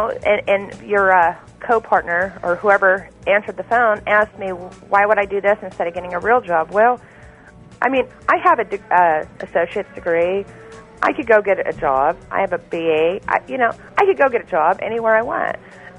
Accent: Philadelphia, Pennsylvania, United States; I'm a prostitute from Philadelphia.

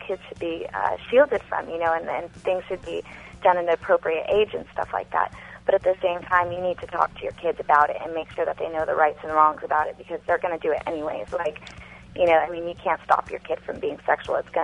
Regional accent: California, United States; now in San Fernando Valley, United States; I'm from Orange County, California.

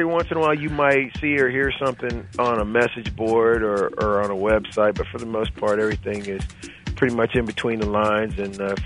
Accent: Dallas, Texas, United States; Well, I'm understanding that people in my hometown of Dallas and also in Fort Worth really like what I do.

